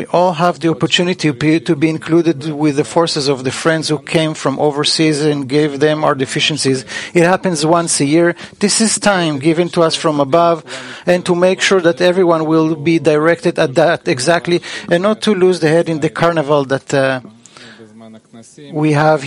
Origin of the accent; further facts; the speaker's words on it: San Francisco, California, United States; I come from San Francisco. I brought with me my whole family, my wife, three kids.